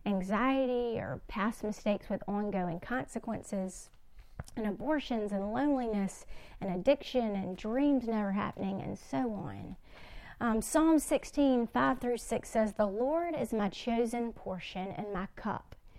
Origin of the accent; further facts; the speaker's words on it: Alabama, United States; now in Mississippi, United States; I'm from Alabama, but I live in Mississippi now.